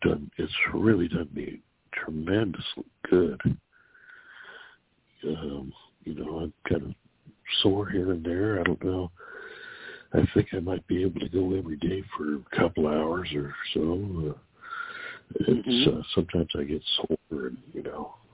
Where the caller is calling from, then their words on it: California, United States; from California.